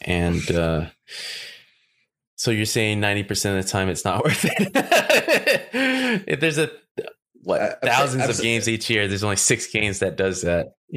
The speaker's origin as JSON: {"language": "English", "region": "California", "country": "United States", "said": "I'm from California."}